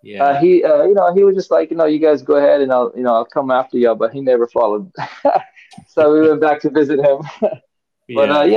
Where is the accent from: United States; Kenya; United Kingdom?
Kenya; English is a second language; What's the surprise? I learned English in Kenya.